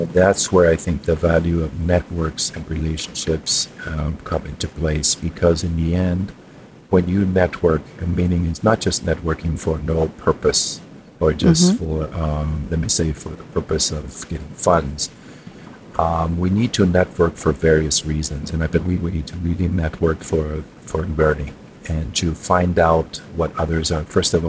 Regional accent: Germany; especially our Western mindset. I come from Germany.

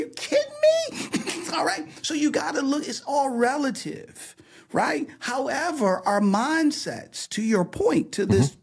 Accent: Detroit, Michigan, United States; even though I grew up in Detroit where people were working at GM, Ford, Chrysler

